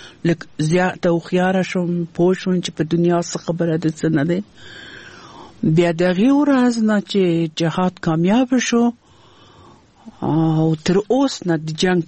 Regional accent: Afghanistan; زه یو افغان یم

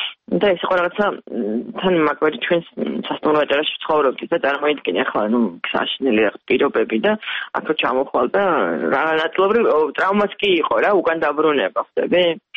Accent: Tbilisi, Georgia; მაგრამ თბილისში გავიზარდე.

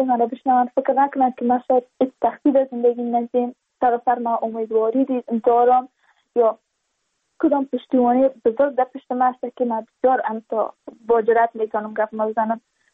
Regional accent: Badakhshan, Afghanistan; چون ما از بدخشان هستیم.

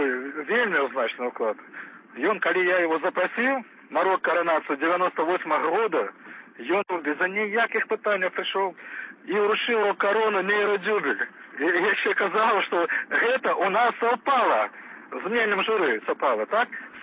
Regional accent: Russia; now in Belarus; Хотя я еще раз подкреслю, что я русский человек из России. Мое походження, кореню в России.

